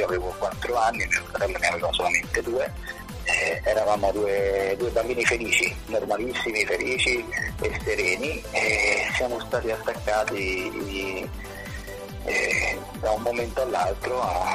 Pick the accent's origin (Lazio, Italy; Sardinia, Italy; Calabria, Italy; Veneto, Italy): Lazio, Italy; Rome; ma noi eravamo italiani, eravamo, siamo e saremo sempre cittadini italiani, nati e cresciuti in Italia, nati e cresciuti a Roma.